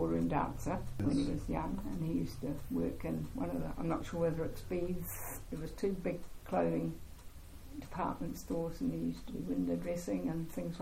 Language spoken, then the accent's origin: English; Nelson, New Zealand; born there; No. I was born in Nelson. Yeah, I was born in Nelson.